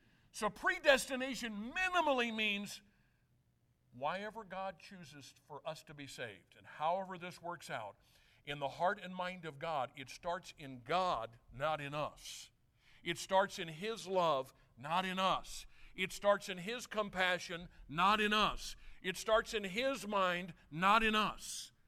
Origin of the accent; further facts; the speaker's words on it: St. Louis, Missouri, United States; And I was born, and I was born in St. Louis. And then, in 1960, my little sister was born. Well, we grew up eventually.